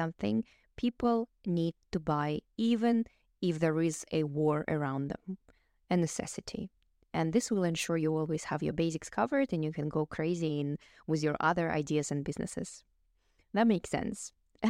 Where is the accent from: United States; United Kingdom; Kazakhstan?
Kazakhstan; English is a second language; I'm recording it now in Kazakhstan, in my home country, in my parents' home.